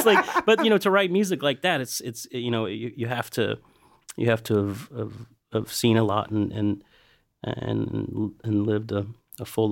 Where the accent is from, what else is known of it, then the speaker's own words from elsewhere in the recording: Appalachia, United States; it's very similar to the trailer park parties that I grew up with in the Appalachian Mountains.